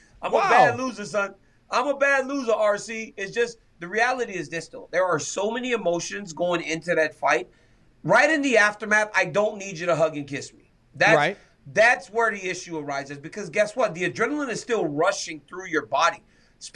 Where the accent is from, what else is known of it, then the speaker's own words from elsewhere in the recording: Louisiana, United States; Come on, man. I grew up in Louisiana, man.